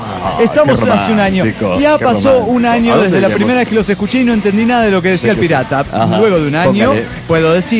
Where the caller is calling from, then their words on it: Cochabamba, Bolivia; Soy la ninfa de Cochabamba, Bolivia.